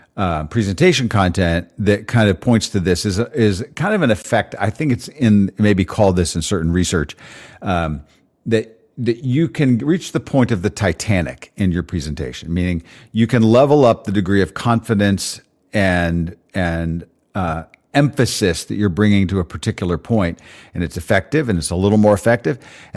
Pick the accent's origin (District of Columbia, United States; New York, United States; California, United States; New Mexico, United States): District of Columbia, United States; Washington; which might be different than mine growing up in the Washington, D.C. area.